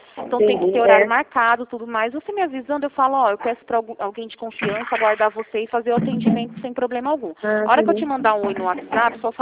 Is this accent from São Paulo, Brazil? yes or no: yes; Rio Claro, São Paulo, Brazil; eu sou de Rio Claro, tá? Eu não sou de Araras